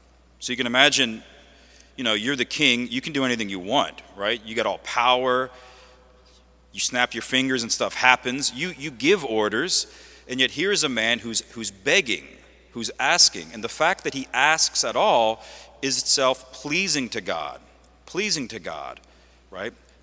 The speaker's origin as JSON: {"language": "English", "town": "Lafayette", "region": "Louisiana", "country": "United States", "said": "I'm a priest from Lafayette. I teach at the seminary in Covington."}